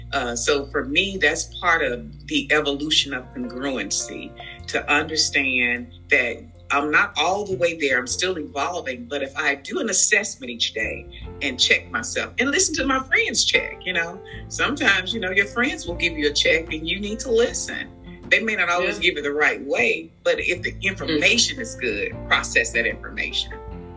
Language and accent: English; Marietta, Arkansas, United States; I call that other person inside of me … because that's who I grew up in Marietta, Arkansas.